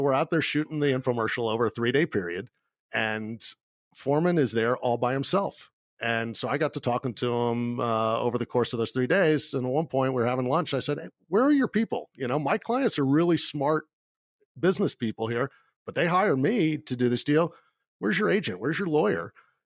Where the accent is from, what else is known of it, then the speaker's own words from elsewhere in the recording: Georgia, United States; I grew up in Georgia, but believe it or not, I actually was a hockey player.